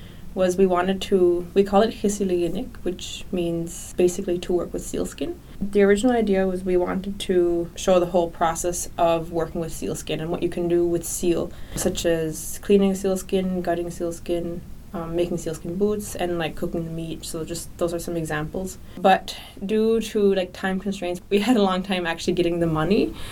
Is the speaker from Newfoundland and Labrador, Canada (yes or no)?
yes; Hopedale, Newfoundland and Labrador, Canada; now in Nain, Canada; I'm originally from Hopedale, but I'm living here in Nain now